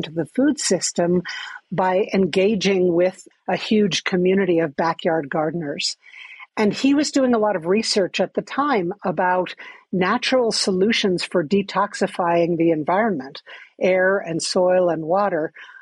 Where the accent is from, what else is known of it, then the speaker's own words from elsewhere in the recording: New York City, New York, United States; as a child, I grew up in New York City, but I was always a block and a half from Central Park.